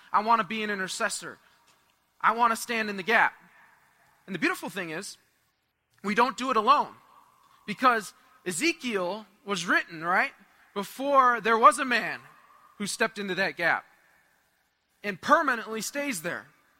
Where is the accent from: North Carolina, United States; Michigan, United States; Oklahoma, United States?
Michigan, United States; I don't know why I said y'all. I'm from Michigan.